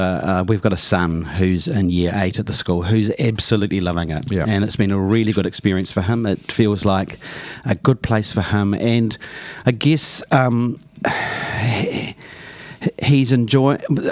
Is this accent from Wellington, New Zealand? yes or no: yes; Wellington, New Zealand; I grew up in the Hutt Valley, and both of my parents were working class.